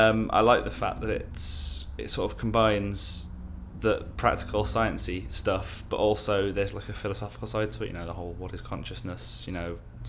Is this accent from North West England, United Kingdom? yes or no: no; Nuneaton, West Midlands, United Kingdom; It's a town called Neneson near Birmingham. It's not the best place ever, but it's not terrible. I mean, it could have worse places to grow up in. It's leafy, suburby, bit naff